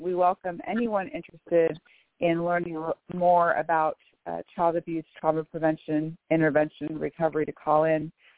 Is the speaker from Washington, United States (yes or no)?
yes; Bellevue, Washington, United States; I'm from Bellevue, Washington.